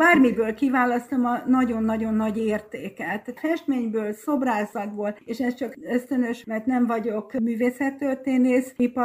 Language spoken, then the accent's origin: Hungarian; Győr, Győr-Moson-Sopron, Hungary; born there; now in Tata, Hungary; Győrbe. Hogy a sors hogy kevert Tatára, igazából anyukámnak a rokonai éltek itt Tatán